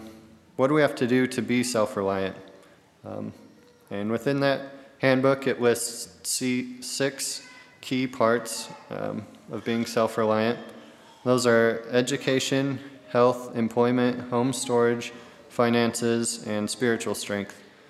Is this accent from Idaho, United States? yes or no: yes; Idaho Falls, Idaho, United States; Like my wife said, we moved here just a couple months ago. I'm originally from Idaho Falls. I grew up there and was going to school in Rexburg.